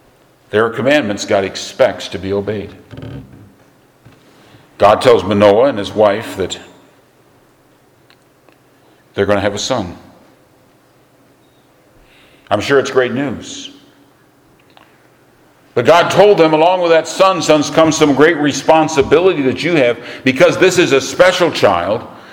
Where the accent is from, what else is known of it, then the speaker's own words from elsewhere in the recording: United States; now in Canada; but I'm an American. I have to vote in the election coming up.